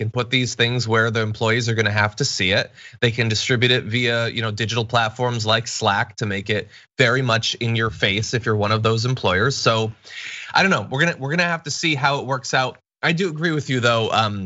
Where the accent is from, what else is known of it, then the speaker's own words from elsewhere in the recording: Connecticut, United States; I'm from Connecticut originally, so I understand your pain.